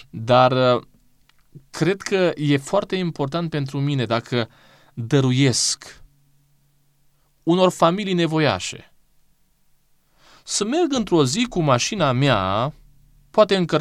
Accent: Romania; ca român, ca unul care trăiește în această țară, pe care noi ba o blamăm, ba o lăudăm

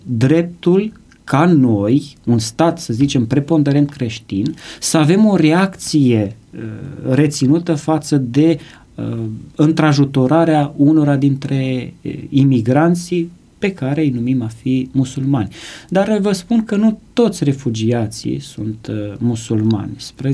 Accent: Romania; Noi suntem români, noi suntem cei care fraternizăm cu cei care sunt în suferință

